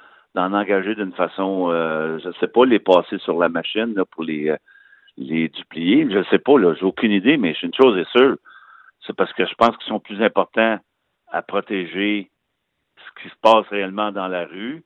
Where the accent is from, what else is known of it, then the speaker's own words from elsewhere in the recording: Quebec, Canada; C'est pas à cause qu'on est Québécois qu'on veut pas respecter ça.